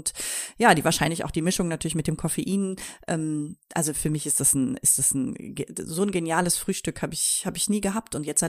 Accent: Mettmann, North Rhine-Westphalia, Germany; hier bei mir in meiner Heimatstadt Mettmann gemacht.

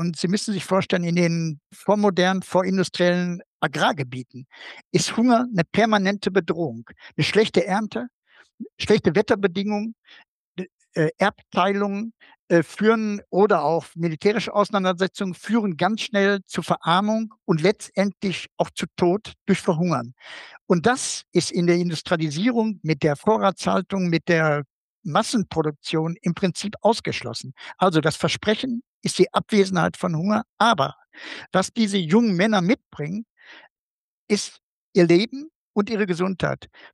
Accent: Gelsenkirchen, North Rhine-Westphalia, Germany; Meine Heimatstadt Gelsenkirchen hatte 1870 knapp 1.000 Einwohner und 1914 30.000 Einwohner.

